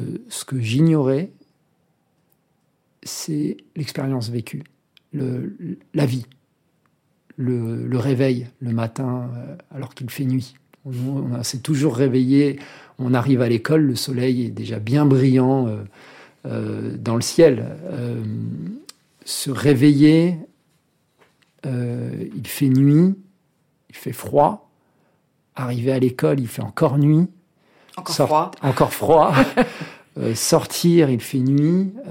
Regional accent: France; also born or lived in Bujumbura, Burundi; Et j'avais le passeport français. Enfin, c'était... voilà, je suis français, j'étais français, mon père était français. Comme je disais, j'ai grandi dans la culture française, la culture rwandaise.

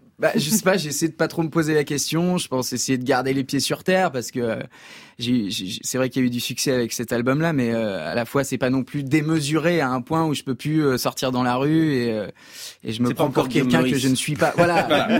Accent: Nouvelle-Aquitaine, France; J'ai grandi dans la Creuse, donc il fallait faire 80 bornes pour aller voir un concert

